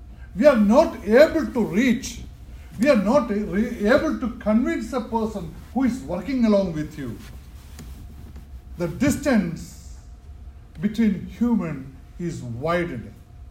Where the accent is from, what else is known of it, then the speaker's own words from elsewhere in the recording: India; When I was growing up in India